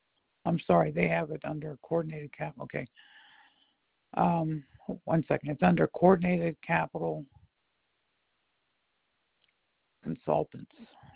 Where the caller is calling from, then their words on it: Pittsburgh, Pennsylvania, United States; I'm calling from Pittsburgh, by the way.